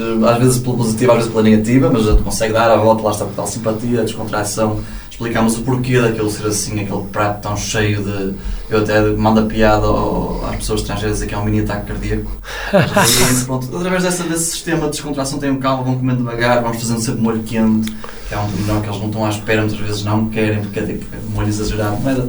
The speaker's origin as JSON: {"language": "Portuguese", "town": "Porto", "region": "Norte", "country": "Portugal", "said": "Cuidado, somos do Porto."}